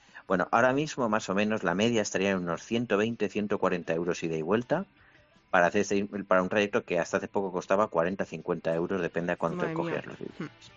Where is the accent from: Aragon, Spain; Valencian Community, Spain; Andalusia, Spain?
Aragon, Spain; Zaragoza; now in Madrid, Spain; nos pasa a los exiliados en Madrid que somos de Zaragoza